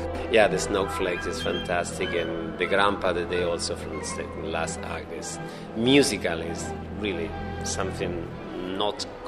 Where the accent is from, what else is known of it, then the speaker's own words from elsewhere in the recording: Argentina; English is a second language; normally in Argentina we say Latin because we came from Italy or from Spain. So we are a mix of that races